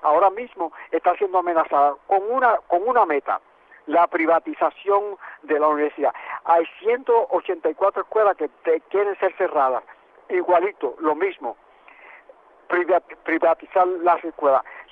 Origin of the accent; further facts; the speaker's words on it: Puerto Rico; nosotros hoy día, como puertorriqueños, seamos una mayoría mucho mayor que los que viven en la diáspora, mucho mayor que los que vivimos en Puerto Rico.